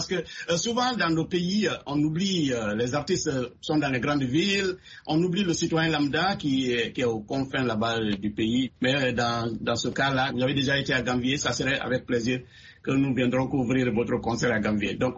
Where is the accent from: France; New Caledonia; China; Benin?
Benin; Ganvié, Atlantique; Est-ce que vous avez été chez moi à Ganvier?